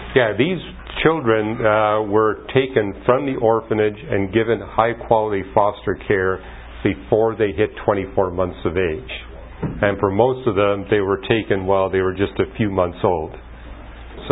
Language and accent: English; Canada; now in United States; When I was raised in Canada, every Canadian got an IQ test at age 8.